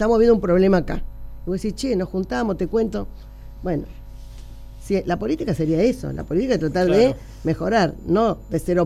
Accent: Rosario, Santa Fe, Argentina; Yo soy rosarina, nacida, criada, estudiada, o sea, tengo un afincamiento importante en la región.

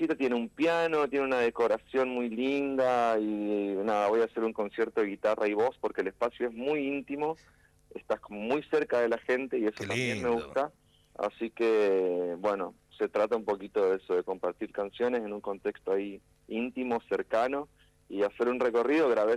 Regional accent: Resistencia, Chaco, Argentina; Empecé tocando folclore en mi casa. Yo soy de Resistencia, Chaco, como decías.

